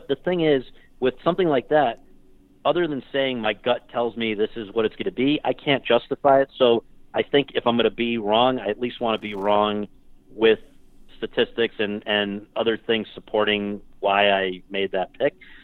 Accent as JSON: {"language": "English", "town": "New Haven", "region": "Connecticut", "country": "United States", "said": "I am from New Haven, Connecticut."}